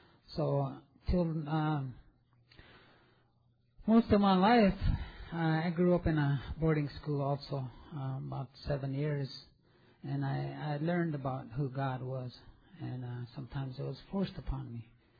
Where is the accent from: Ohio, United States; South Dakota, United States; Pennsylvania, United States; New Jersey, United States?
South Dakota, United States; Rosebud; also born or lived in St. Paul, Minnesota; I come from Rosebud, South Dakota, by way of St. Paul, Minnesota.